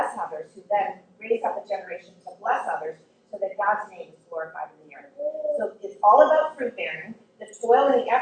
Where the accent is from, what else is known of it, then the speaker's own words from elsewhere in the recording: Florida, United States; But when we were first married, I grew up in Florida, and Bruce had all his connections here.